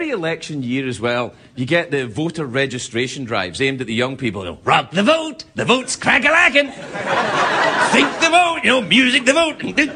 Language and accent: English; United States; I'm an American.